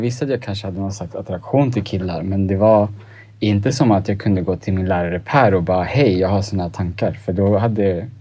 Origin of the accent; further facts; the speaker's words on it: Stockholm, Stockholm County, Sweden; Mina föräldrar är från Chile. Ja. Så jag är första generation chilenare i Stockholm.